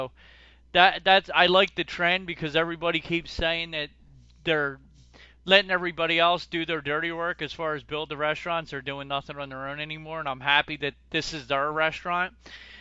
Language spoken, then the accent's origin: English; Philadelphia, Pennsylvania, United States; because I'm from Philly, so I'm kind of a pretzel snob.